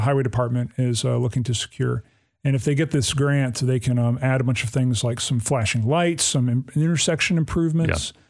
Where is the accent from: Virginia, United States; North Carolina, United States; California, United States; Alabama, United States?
Alabama, United States; Athens; if my hometown of Athens, Alabama can have a roundabout